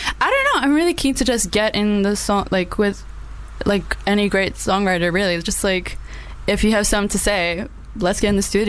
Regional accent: London, United Kingdom; born there; And because I was born in London and stuff, I kind of grew up a bit more Western

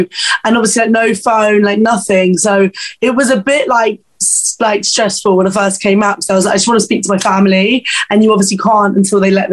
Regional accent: Finchley, London, United Kingdom; I'm from North London, Finchley.

